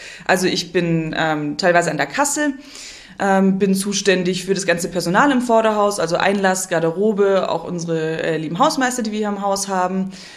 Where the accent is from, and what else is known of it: Kempten, Bavaria, Germany; born or raised there; also born or lived in Munich